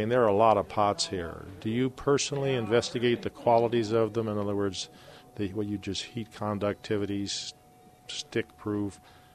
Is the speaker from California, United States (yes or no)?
yes; Sonoma, California, United States; I grew up in Sonoma, and I knew the Bunshu family quite well, went to high school with them.